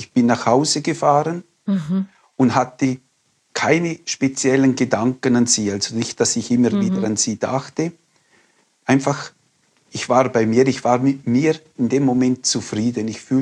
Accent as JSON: {"language": "German", "country": "Switzerland"}